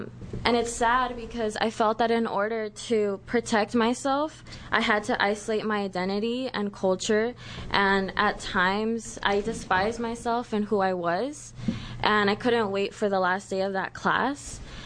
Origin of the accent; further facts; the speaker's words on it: Arizona, United States; I assumed, you know, I'm from Arizona.